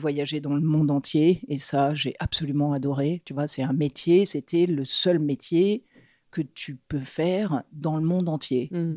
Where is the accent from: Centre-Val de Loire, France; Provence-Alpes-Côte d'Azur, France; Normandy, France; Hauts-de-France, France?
Centre-Val de Loire, France; Oui, alors j'ai grandi en Touraine jusq